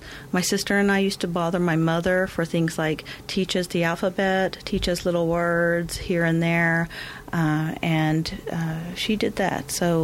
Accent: Oklahoma City, Oklahoma, United States; I didn't have the opportunity to be around it as much as I would have preferred as a child growing up in Oklahoma City.

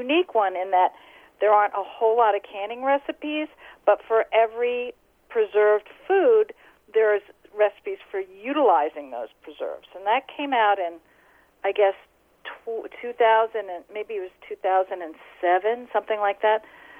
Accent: New York, United States; I mean, you know, I'm from New York.

